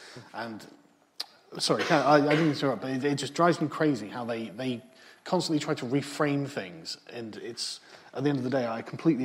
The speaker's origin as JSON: {"language": "English", "region": "England", "country": "United Kingdom", "said": "I think maybe it's because I'm English, and the English have always had a particularly relaxed view towards extremism."}